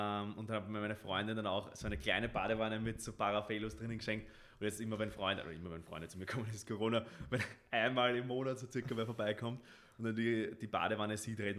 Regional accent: Vienna, Austria; wir sind in Wien aufgewachsen, also lebenswerteste Stadt der Welt.

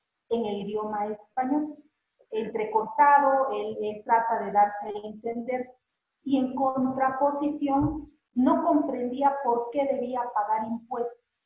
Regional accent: Oaxaca, Mexico; yo soy de Oaxaca y en Oaxaca hay muchísimas lenguas indígenas.

